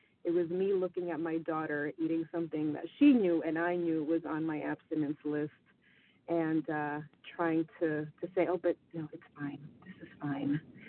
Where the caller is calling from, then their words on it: Queens, New York, United States; I'm calling from Queens, New York.